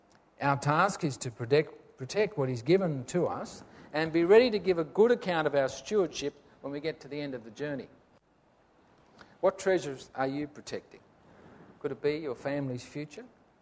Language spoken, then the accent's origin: English; Tamworth, New South Wales, Australia; When I was growing up, there was no such thing as Halloween. We grew up in Tamworth, no one knew about it.